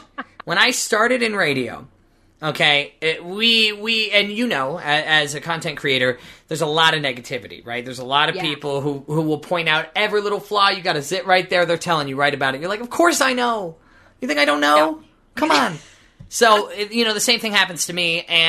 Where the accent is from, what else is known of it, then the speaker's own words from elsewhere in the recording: Maryland, United States; now in Las Vegas, United States; And you grew up in Washington, D.C. I grew up in Maryland. We both went to school in upstate New York. I live in Las Vegas.